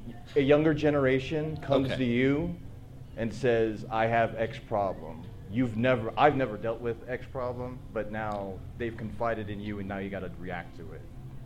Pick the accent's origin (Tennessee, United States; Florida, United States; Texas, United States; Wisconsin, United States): Florida, United States; I'm from Florida by the bases, so I'm obviously going to be jaded by certain aspects of being around military bases.